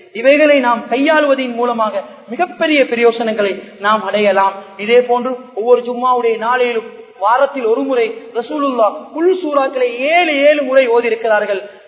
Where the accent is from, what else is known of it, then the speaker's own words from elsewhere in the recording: Sri Lanka; நாங்களும் ஒரு இலங்கையர் என்ற ஒரு உணர்வை வெளிப்படுத்தி காட்டுவதற்கான பல சந்தர்ப்பங்கள் இருக்கிறது